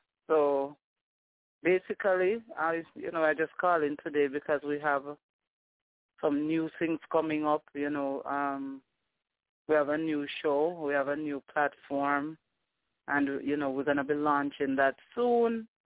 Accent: Jamaica; Well basically, as you know, as a Jamaican ourselves, that's our main phrase all the time that we use.

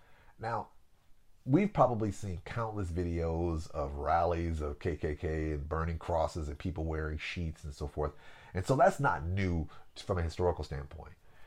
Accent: Arkansas, United States; And I'm embarrassed about Elaine because I'm from Arkansas.

